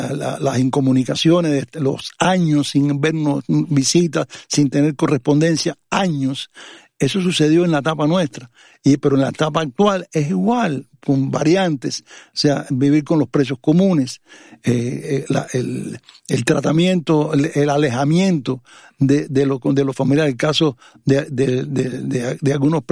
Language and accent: Spanish; Cuba; nosotros somos pueblo cubano.